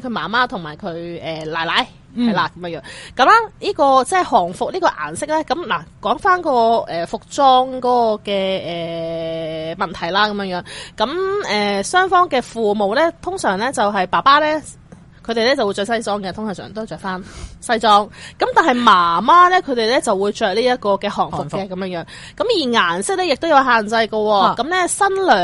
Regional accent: Hong Kong; 我哋香港人究竟喺咩情况底下先出嚟接花球噶？

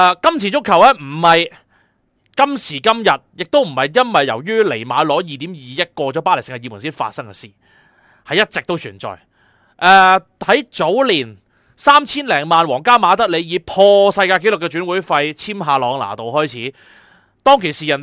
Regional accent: Hong Kong; 即系尤其是我哋香港人呢，即系我觉得我哋香港人有一样嘢就真系比较细腻咗少少

